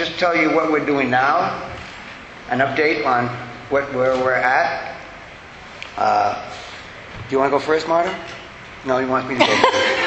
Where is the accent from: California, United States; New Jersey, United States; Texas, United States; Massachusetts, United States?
Massachusetts, United States; Boston; I went back to Boston, where my hometown is. It's my hometown